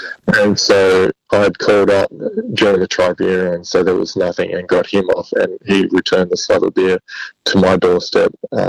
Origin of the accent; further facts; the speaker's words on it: Australia; As an Australian in the NBL, you can have nights off